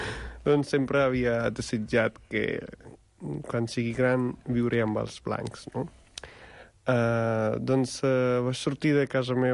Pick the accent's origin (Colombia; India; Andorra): India; Catalan is a second language; now in Spain; jo sóc de la Índia. Ah, ets un hindú? No, sóc hindú, sóc sikh.